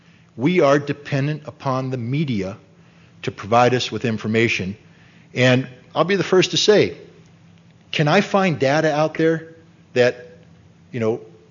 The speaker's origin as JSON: {"language": "English", "country": "United States", "said": "And as an American, I think that's basically what's been happening in the United States for the past few years"}